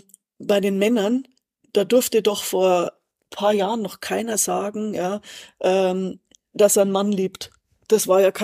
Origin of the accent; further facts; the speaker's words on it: Munich, Bavaria, Germany; now in Sydney, Australia; Ich bin ein Münchner Kindl